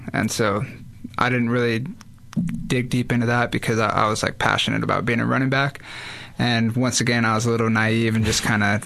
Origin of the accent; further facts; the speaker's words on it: Rogue River, Oregon, United States; but I grew up in Rogue River. Played all sports all year round, whether it's soccer, football, baseball, basketball, run track relays to kind of help out the track team.